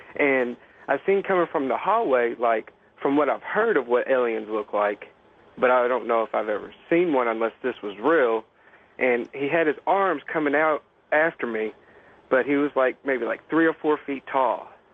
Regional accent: Indiana, United States; I'm from Indiana.

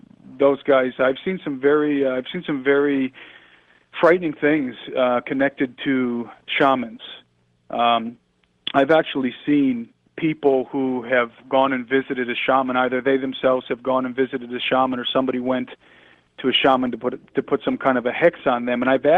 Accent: Brook Park, Ohio, United States; I grew up in Brook Park, Ohio.

